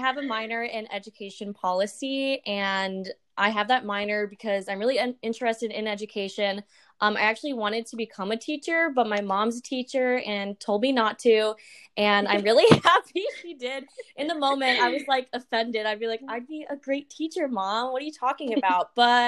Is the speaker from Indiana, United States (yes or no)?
yes; Valparaiso, Indiana, United States; So I'm from Valparaiso, Indiana, which is like an hour from Chicago.